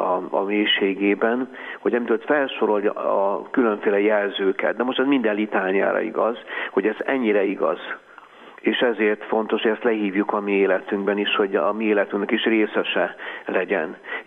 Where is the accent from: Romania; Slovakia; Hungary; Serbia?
Hungary; Szécsény, Nógrád; born there; én Széchenybe születtem, tehát én még háznál